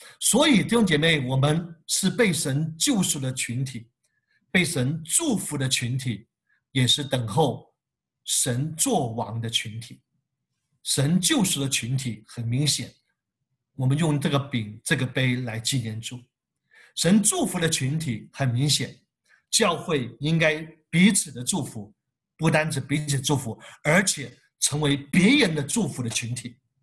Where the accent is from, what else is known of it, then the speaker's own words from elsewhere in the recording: Hong Kong; 他们知道我们是香港人